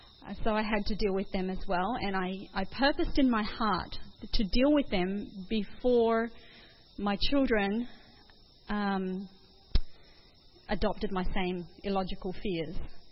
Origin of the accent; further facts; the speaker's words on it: Brisbane, Queensland, Australia; I grew up in Brisbane. I went to college at Avondale, which is semi-rural at that time, and then I was a teacher in Goulburn, which is another small town.